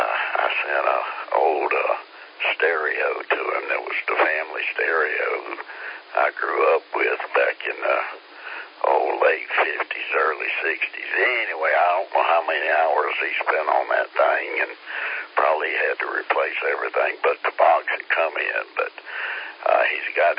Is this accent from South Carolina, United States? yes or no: yes; Columbia, South Carolina, United States; I've been in South Carolina all my life, and still, sometimes in the summertime, I grew up down around Columbia